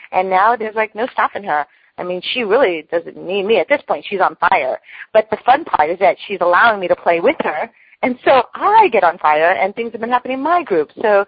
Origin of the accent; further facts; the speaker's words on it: New York, United States; now in San Diego, United States; One actually lives less than a mile from where I grew up in Long Island.